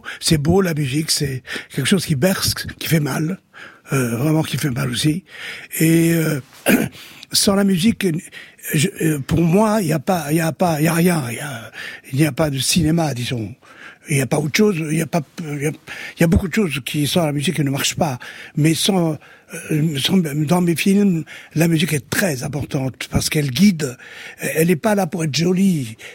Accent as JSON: {"language": "French", "town": "Algiers", "region": "Algiers Province", "country": "Algeria", "said": "Et quand je suis parti d'Alger, je suis parti avec le parc. Je l'ai amené avec moi, dans ma tête, dans mes poches, partout."}